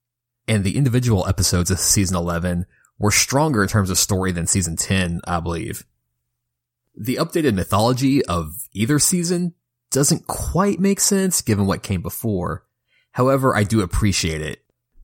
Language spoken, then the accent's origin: English; Kentucky, United States; It's somewhat personal because it's the first episode set in my home state of Kentucky